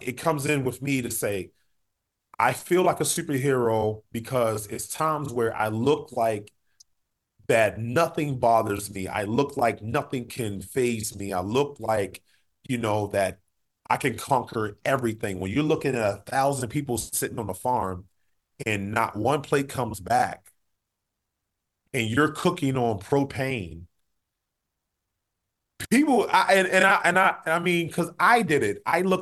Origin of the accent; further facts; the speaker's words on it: Baltimore, Maryland, United States; And we had an opportunity to showcase who we are and who I was from Baltimore.